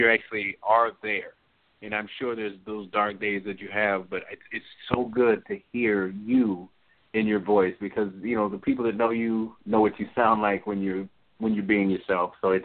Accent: Illinois, United States; I'm from the Midwest, so I grew up near Chicago, and that was during the time of the Bulls.

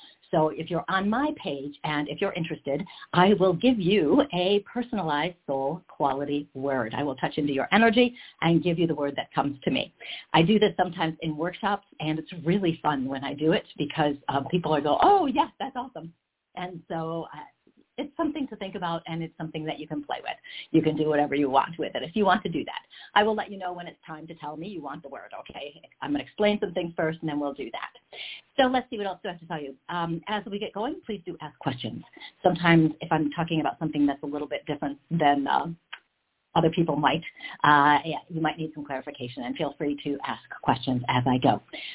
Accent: Hudson Falls, New York, United States; I grew up in Hudson Falls, a little bit north of you.

